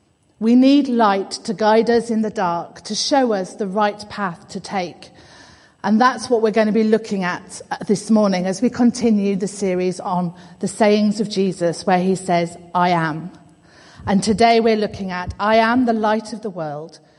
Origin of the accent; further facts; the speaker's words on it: Scunthorpe, Yorkshire and the Humber, United Kingdom; As some of you know, I'm from North Lincolnshire. My hometown is Scunthorpe.